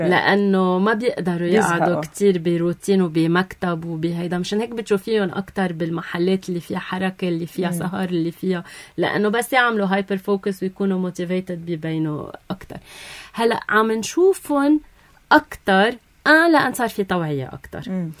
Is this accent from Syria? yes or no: yes; Syria; أنا سوري بيجوا 100%.